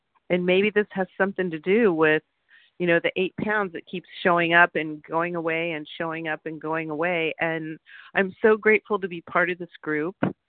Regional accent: California, United States; from Southern California, and I'm a compulsive overeater.

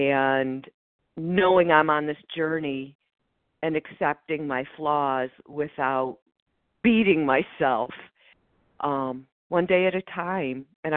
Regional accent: Michigan, United States; I'm from Michigan, and I rarely share, and so I'm pushing myself today.

